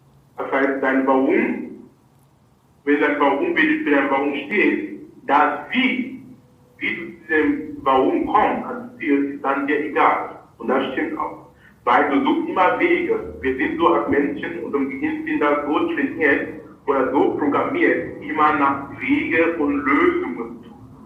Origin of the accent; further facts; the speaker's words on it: Cameroon; Du kannst genauso in Göttingen sein oder in Hamburg oder in Kamerun, wo ich herkomme